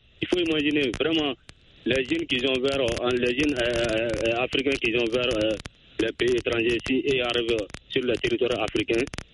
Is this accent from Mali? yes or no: yes; Sonikoumi, Mali; Je vous appelle toujours dans mon village natal, à Sonikoumi.